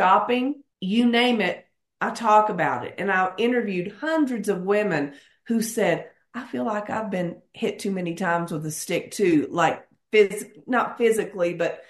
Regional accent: Kentucky, United States; Like I said, I grew up in Kentucky

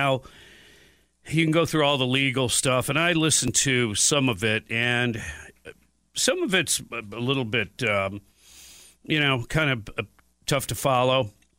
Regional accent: Detroit, Michigan, United States; Well, I grew up in Detroit. We used to go and dig up trees on Arbor Day.

